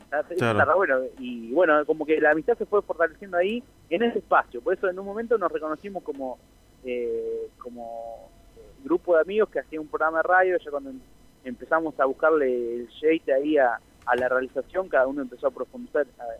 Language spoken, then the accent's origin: Spanish; Pergamino, Buenos Aires Province, Argentina; yo soy de Pergamino, y compartíamos algunas cursadas.